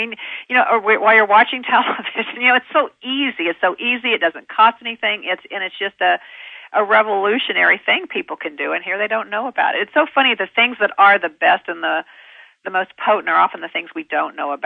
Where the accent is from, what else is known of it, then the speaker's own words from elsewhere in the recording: Kentucky, United States; born there; also born or lived in Colorado / California / Connecticut; I was born in Kentucky, and I've lived in all the states that begin with a C, not because I tried to.